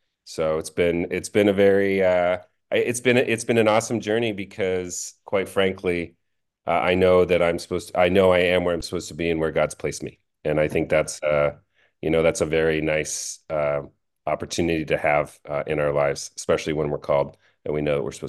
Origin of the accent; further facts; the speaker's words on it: East Coast, United States; where I grew up on the East Coast, but I ended up kind of graduating in Long Beach.